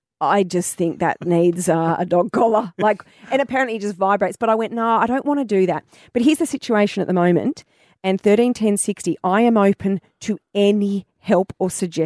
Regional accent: Wonga Park, Victoria, Australia; in Wonga Park, my hometown.

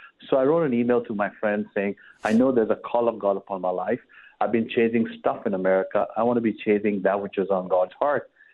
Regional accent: India; now in United States; growing up in India

